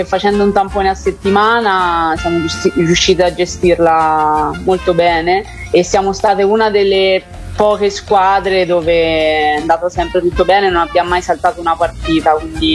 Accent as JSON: {"language": "Italian", "town": "Gualdo Tadino", "region": "Umbria", "country": "Italy", "tie": "born or raised there", "moved": "yes", "said": "E poi una volta che sono partita da Gualdo ho sempre fatto di tutto per tornare almeno la domenica dei giochi e diciamo godermi il giorno più importante, diciamo."}